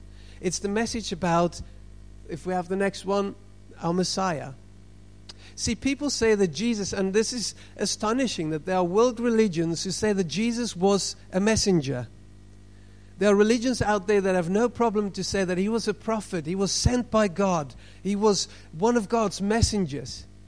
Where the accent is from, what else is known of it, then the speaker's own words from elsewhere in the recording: South Africa; you know my accent is not local. Did anybody pick that up? I'm from South Africa, so being African, I enjoy a bit of interaction.